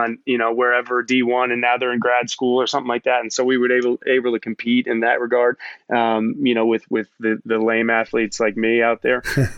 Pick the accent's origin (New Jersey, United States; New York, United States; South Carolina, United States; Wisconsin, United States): New York, United States; Brooklyn; I grew up in Brooklyn, New York, playing CYO ball and all that kind of stuff, but playing in a driveway.